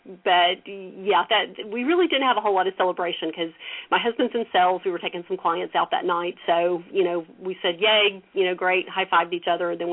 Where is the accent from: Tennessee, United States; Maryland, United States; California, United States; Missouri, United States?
Tennessee, United States; now in Atlanta, United States; I've lived in Atlanta, Georgia for probably close to 20 years, but I still have family, and I grew up in East Tennessee